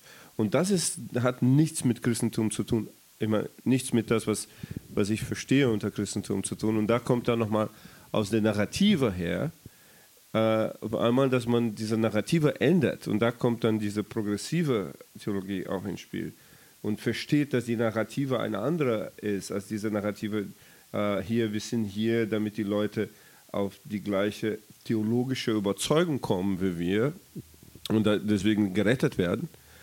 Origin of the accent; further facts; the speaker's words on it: Brazil; im Moment für mich als Brasilianer besonders wichtig, gerade wenn ich mit anderen Brasilianern auch rede